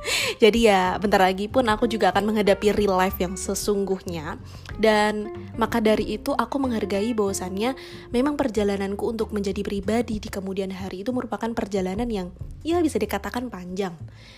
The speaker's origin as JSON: {"language": "Indonesian", "town": "Semarang", "region": "Central Java", "country": "Indonesia", "said": "Aku Wong Semarang"}